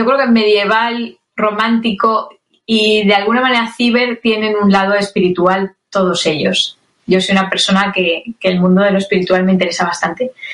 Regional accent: Madrid, Community of Madrid, Spain; yo soy madrileña, entonces tenía la fuente cerca, como si dijéramos. Al ser de aquí

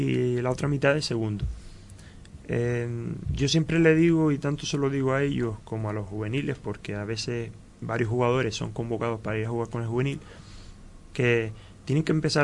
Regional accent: Sandía, Canary Islands, Spain; mi niñez fue aquí debajo, en Sandía, y yo Sandía siempre lo llevo dentro, lo llevo en el corazón, porque claro, fueron 8 años viviendo aquí debajo, y fui criado aquí debajo

